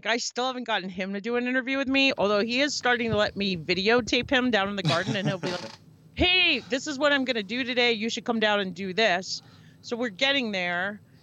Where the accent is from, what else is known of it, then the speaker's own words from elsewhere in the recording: New York, United States; And I lived in New Brunswick and in Parsippany, so a little north. I grew up on Long Island, actually.